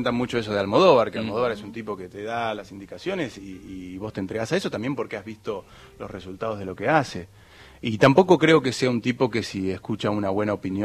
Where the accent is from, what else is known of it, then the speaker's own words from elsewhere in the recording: Bariloche, Río Negro, Argentina; now in Buenos Aires, Argentina; yo soy del sur, ya que estaban hablando de la Patagonia, yo soy de Bariloche, y cuando vine para Buenos Aires, vine a estudiar cine.